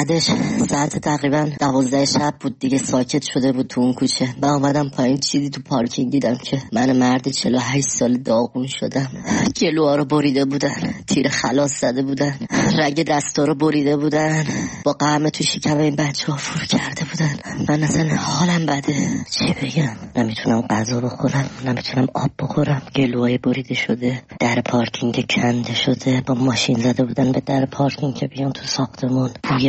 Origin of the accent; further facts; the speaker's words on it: Tehran, Tehran Province, Iran; من از تهرانم